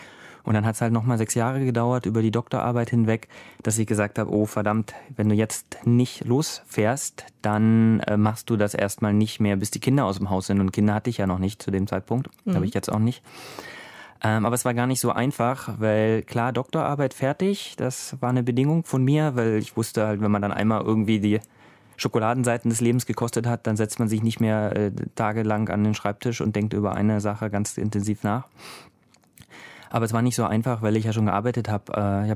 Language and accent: German; Brandenburg, Germany; ich komme ja aus Brandenburg, aus Ostdeutschland, bin Mitte 30.